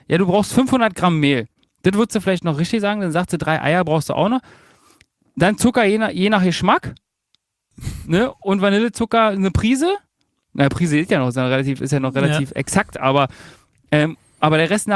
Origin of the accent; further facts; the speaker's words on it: Germany; wie man als Deutscher natürlich sagt